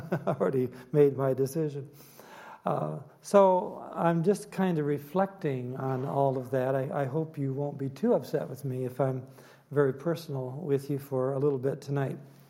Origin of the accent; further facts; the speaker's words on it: Michigan, United States; born there; Even though I was born in Michigan, and some of you have held that against me, I know, all of these days.